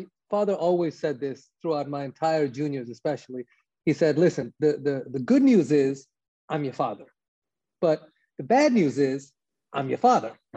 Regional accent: United States; But I'm born here. Right. I'm an American, you know, someone from a different ethnicity.

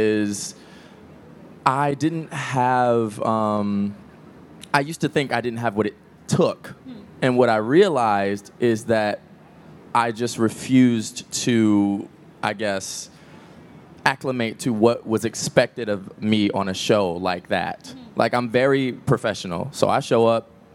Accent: Detroit, Michigan, United States; I'm from Detroit, and I grew up there my whole life.

